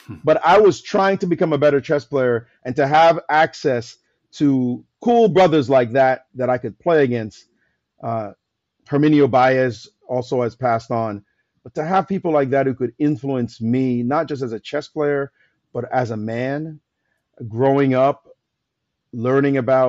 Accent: Brooklyn, New York, United States; also born or lived in Jamaica; It was 2 years after I came to Brooklyn that I picked up chess. And I grew up in Brownsville, which, as you know, is Mike Tyson's Brownsville.

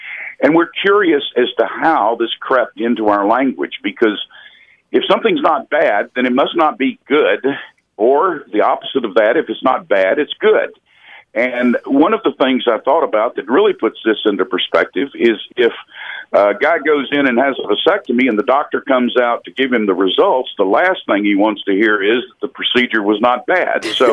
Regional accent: Dallas, Texas, United States; I'm from Dallas.

